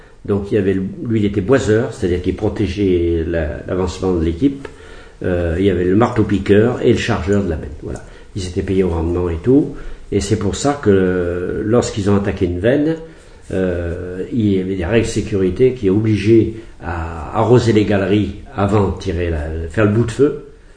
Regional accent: Firminy, Auvergne-Rhône-Alpes, France; born there; je suis né à Firminy, dans la Loire, le 21 janvier 1938. Je vais avoir 76 dans un mois.

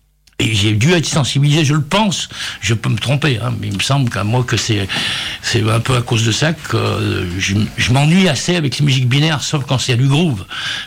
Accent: Lyon, Auvergne-Rhône-Alpes, France; Eh oui, nous avons grandi aux États-Unis, boulevardé, Lyon 8e.

